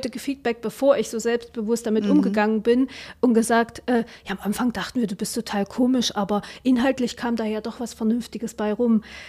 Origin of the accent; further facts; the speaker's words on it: eastern Germany, Germany; Ich komme aus dem Osten. Natürlich wähle ich nicht die AfD.